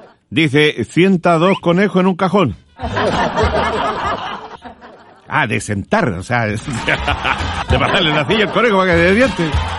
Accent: Talca, Maule, Chile; born there; yo nací en Talca, bueno, yo tengo que defender el puerto

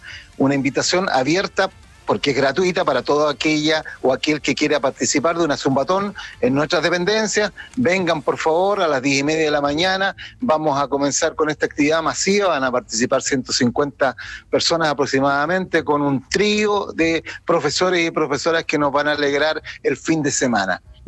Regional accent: Temuco, Araucanía, Chile; Todos los que somos de Temuco nos acordamos de que aquí era un terreno baldío

